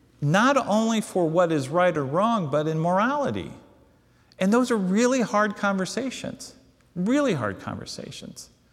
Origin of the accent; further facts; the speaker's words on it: Portland, Oregon, United States; It can't be because I'm from Northeast Portland. It can't be because I'm a United States citizen.